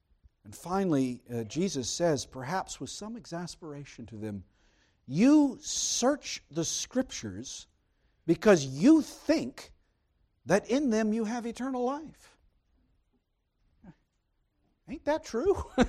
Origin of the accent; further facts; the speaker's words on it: the South, United States; Growing up in the South, I know, like many of you, you drive around in the summer and you see those abandoned farm buildings out in the middle.